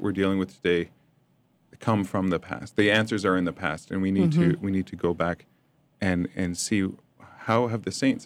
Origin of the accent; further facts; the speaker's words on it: Canada; Actually, no, I'm from Canada.